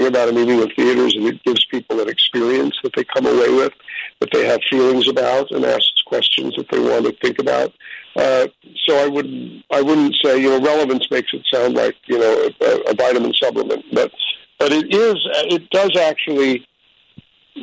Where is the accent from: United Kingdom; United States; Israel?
United States; New York; You know, I'm a New Yorker.